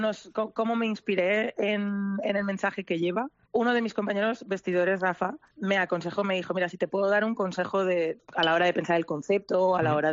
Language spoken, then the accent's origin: Spanish; Sollana, Valencian Community, Spain; moved away as an adult; now in Vancouver, Canada; Soy originaria de Sollana, un pueblecito de Valencia. Uh-huh. Y nada, me vine a Vancouver hace 6 años ya, o 5 años.